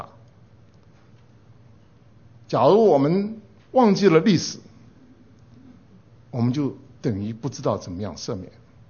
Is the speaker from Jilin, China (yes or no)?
no; Chengdu, Sichuan, China; born there; 我在成都出生，从有记忆以来，我们就是淘警报。